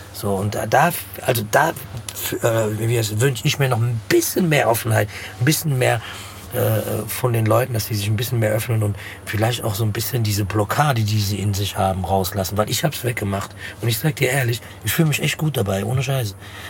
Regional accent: Frankfurt, Hesse, Germany; ich sag ja, ich bin Frankfurter jetzt halt einfach, ne? Ich bin kein, ich sag das eher, als dass ich sage, dass ich Deutscher bin. Ich bin einfach Frankfurter.

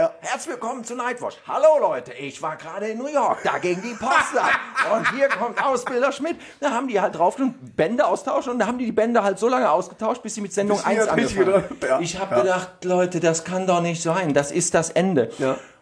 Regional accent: Koblenz, Rhineland-Palatinate, Germany; moved away; Ich komme aus Koblenz.

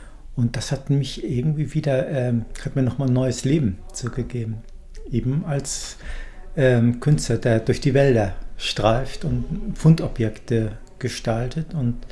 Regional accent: Germany; now in Switzerland; Ich komme aus Deutschland, wohne hier im Züricher Raum. Ich bin jetzt 60 Jahre alt geworden

